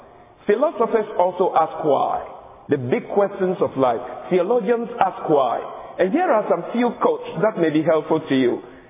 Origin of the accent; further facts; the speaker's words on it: Ghana; When I was growing up, I'm coming from Ghana, West Africa. I grew up having my own whys in life. When in the village where I lived and studied